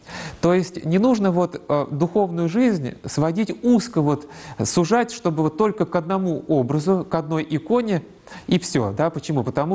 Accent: Orenburg Oblast, Russia; вот в родных краях, откуда я происхожу, там деревня, и построен храм в честь блаженной Матроны Московской. Это под Оренбургом.

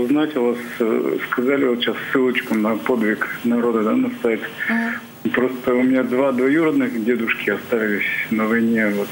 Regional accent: Yekaterinburg, Sverdlovsk Oblast, Russia; я из Екатеринбурга.

